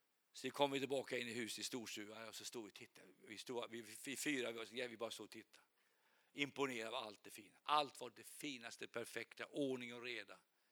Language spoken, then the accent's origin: Swedish; Sweden; Men jag är svensk. Jag har varit i Ukraina och har mycket.